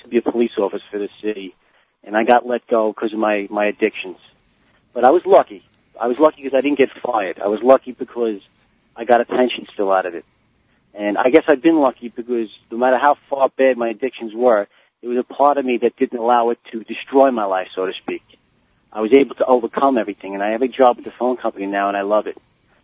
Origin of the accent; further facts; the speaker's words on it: Queens, New York, United States; Even though I grew up in Queens, I've seen a lot of sides of life that I would have never seen